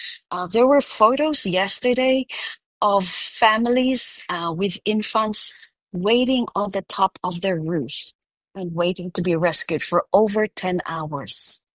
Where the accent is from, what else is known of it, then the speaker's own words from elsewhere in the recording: Cebu, Central Visayas, Philippines; I'm from Cebu, so my aunts and uncles, my extended family, my classmates, my friends, are all over Cebu City and the surrounds.